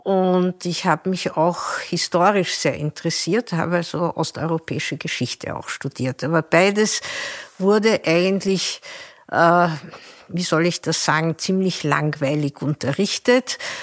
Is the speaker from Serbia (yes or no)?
yes; Belgrade, Serbia; Ich bin in Belgrad aufgewachsen